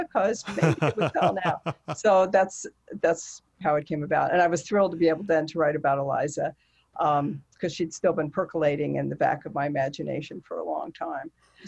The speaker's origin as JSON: {"language": "English", "region": "New Jersey", "country": "United States", "tie": "born or raised there", "said": "I grew up in Northern New Jersey, and everybody knew Hamilton."}